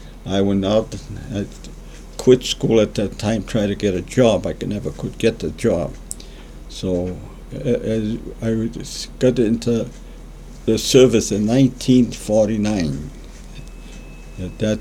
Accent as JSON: {"language": "English", "town": "Webster", "region": "Massachusetts", "country": "United States", "tie": "born or raised there", "said": "I was born in Webster, Massachusetts in 1918, and I've been living there with my mother"}